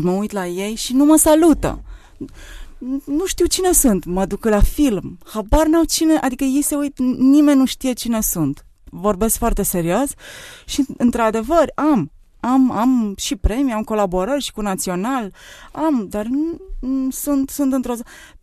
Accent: Transylvania, Romania; La mine e foarte personal, sunt ardeleancă, sunt rece

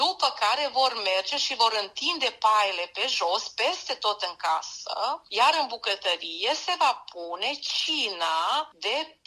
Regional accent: Belobreșca, Serbia; Tradițional și în copilăria mea la Belobreșca, exact așa a fost

